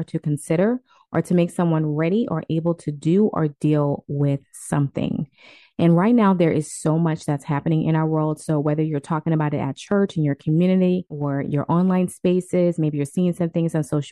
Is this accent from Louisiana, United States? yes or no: yes; Louisiana, United States; moved away; I'm not in Louisiana, but I'm from Louisiana